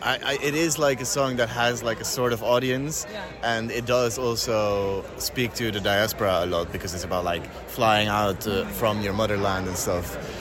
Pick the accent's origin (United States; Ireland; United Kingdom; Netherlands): Netherlands; from the Netherlands.